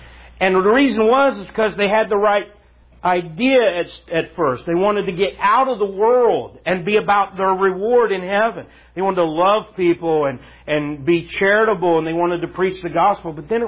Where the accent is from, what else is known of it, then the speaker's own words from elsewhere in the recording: Ohio, United States; nothing against y'all city slickers up here, but I was born and raised in Southern Ohio.